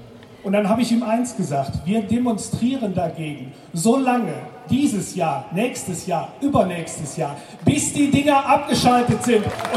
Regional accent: Germany; gerade wenn man als Deutsche sich dazu äußert, und ich muss das immer wieder im Bundestag tun

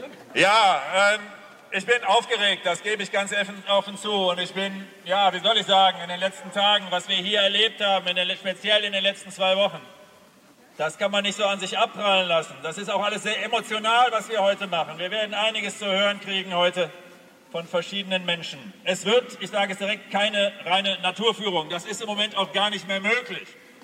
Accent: Aachen, North Rhine-Westphalia, Germany; Wir kommen aus Aachen, 35 Kilometer Luftlinie, diese Richtung.

